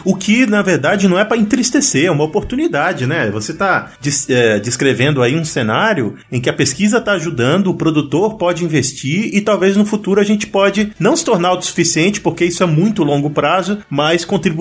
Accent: Pará, Brazil; eu como paraense, né, me lembrou a castanha do Pará

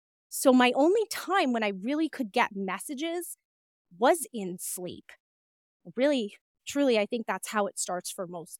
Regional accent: New York, United States; I would say grew up in a rather unique, niche place in New York City. I grew up in the Bronx, which is arguably one of the most infamous boroughs in New York.

